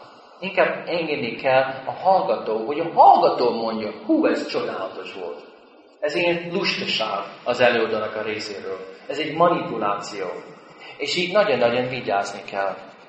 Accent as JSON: {"language": "Hungarian", "country": "United States", "tie": "born or raised there", "said": "Amikor én felnőttem Amerikában, mindig jöttek új számok a 70-80-as években."}